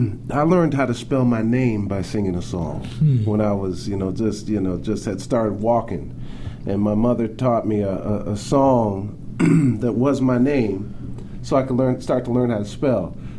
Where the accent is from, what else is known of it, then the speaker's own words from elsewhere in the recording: Claremont, California, United States; also born or lived in Pasadena, United States; Yeah, born in Pasadena, and then we moved to Claremont around that time.